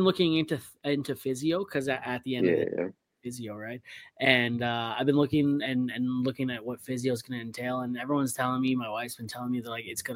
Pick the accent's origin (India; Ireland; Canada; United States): Canada; Hamilton, Ontario; I'm from Hamilton originally.